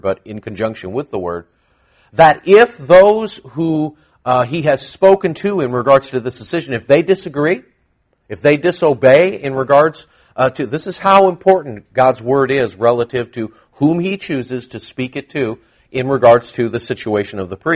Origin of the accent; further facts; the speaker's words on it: California, United States; Now, I grew up in Southern California in earthquakes. I'm used to the earthquake